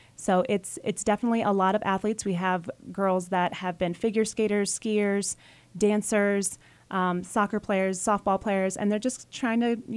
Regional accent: Florida, United States; I'm from Florida, so cheer is very big and competitive in the state of Florida.

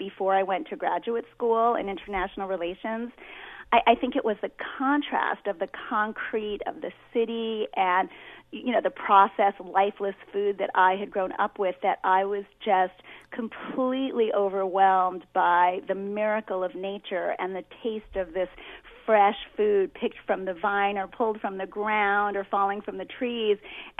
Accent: Brooklyn, New York, United States; born or raised there; also born or lived in Manhattan

